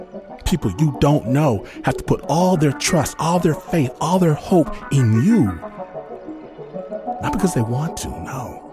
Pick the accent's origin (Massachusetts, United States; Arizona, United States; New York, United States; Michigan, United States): Michigan, United States; I think, hey, I'm from Michigan. I've got this.